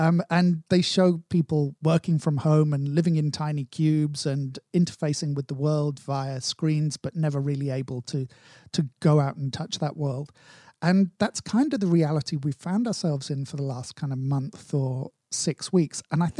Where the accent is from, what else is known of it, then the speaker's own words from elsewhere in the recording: United Kingdom; I have a heads up on most people because, you know, I'm British.